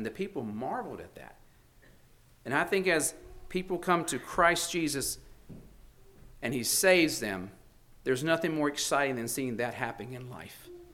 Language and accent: English; the South, United States; maybe this next thing I share shows I'm from the South, because we don't have much snow and we don't have many hills.